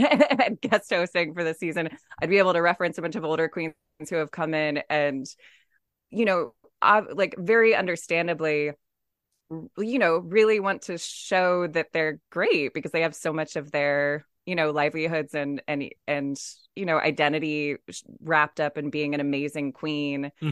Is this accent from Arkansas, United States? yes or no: no; San Diego, California, United States; not to volunteer more autobiographical info, but I grew up in San Diego, and she reminds me of a lot of girls I was friends with.